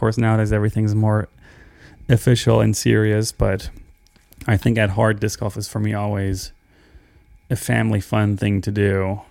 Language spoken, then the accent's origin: English; Bremen, Germany; where I grew up in Bremen, Germany, did not.